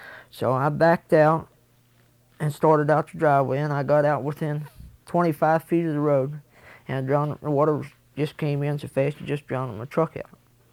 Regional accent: Reisterstown, Maryland, United States; born there; I was born in Reisterstown, Maryland. November 11th, 1950.

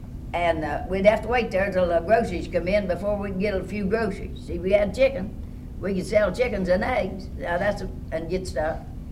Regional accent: Calhoun County, United States; I was born in Calhoun County. I was born in 1908. And I've practically been there all my life.

